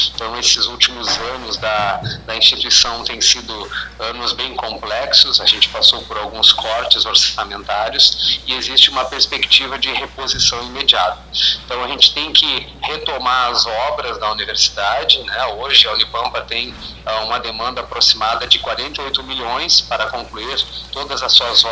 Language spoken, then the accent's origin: Portuguese; Uruguaiana, Rio Grande do Sul, Brazil; Eu, curiosamente, sou de Uruguaiana, né, e também estou lotado, né, no campus Uruguaiana como professor. Agora, então, estou indo morar em Bagé